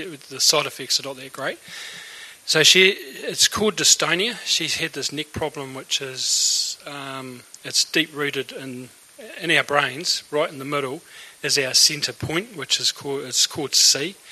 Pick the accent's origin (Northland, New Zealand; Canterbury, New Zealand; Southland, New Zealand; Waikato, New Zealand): Canterbury, New Zealand; Christchurch; I'm from Christchurch.